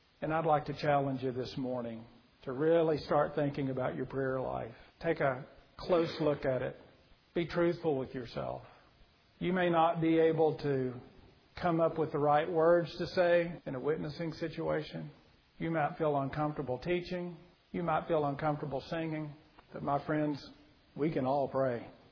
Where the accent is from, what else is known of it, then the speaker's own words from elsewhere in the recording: Tyler, Texas, United States; This last year, a person passed that was in our church in Tyler growing up, Brother Malone.